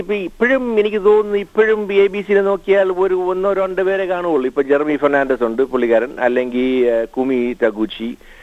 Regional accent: Kerala, India; പിന്നെ നമ്മളെ കണ്ടാലും കൂടുതൽ മലയാളി പോലെ ആകത്തില്ല

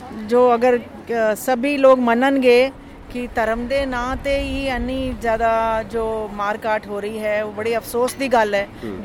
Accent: Ghaziabad, Uttar Pradesh, India; ਮੈਂ ਗਾਜ਼ੀਆਬਾਦ ਤੋਂ ਆਈ ਹਾਂ।

